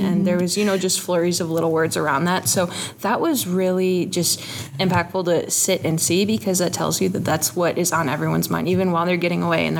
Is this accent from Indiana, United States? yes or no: yes; Indiana, United States; especially with people from my home state of Indiana. It's cool seeing some of those familiar faces here.